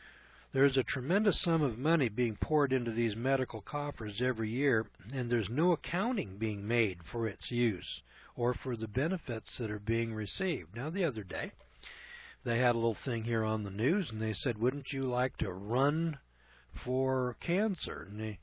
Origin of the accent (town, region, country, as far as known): California, United States